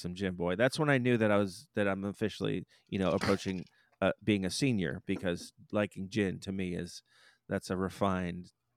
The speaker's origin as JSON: {"language": "English", "town": "Miami", "region": "Florida", "country": "United States", "tie": "born or raised there", "said": "If ever I want to be transported back to my growing up in Miami"}